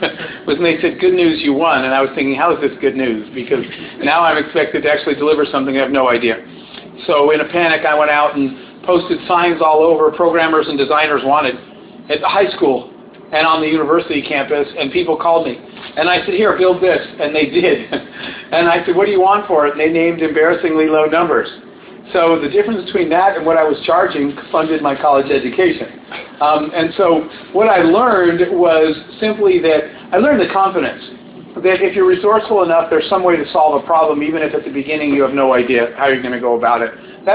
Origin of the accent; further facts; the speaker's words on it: Arizona, United States; I grew up out in Arizona. I went to a big public high school